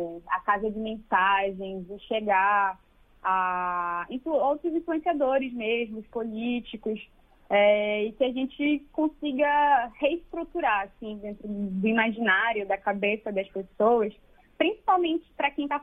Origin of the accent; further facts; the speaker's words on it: Amazon, Brazil; Da gente parar e pensar, poxa, eu sou amazônida.